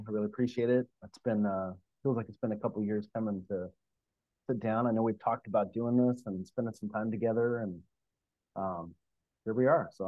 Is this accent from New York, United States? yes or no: no; Alaska, United States; born there; moved away; also born or lived in Seattle, Washington, United States; I was born in Northern Alaska, and I come from a family of, you know, a lot of smart folks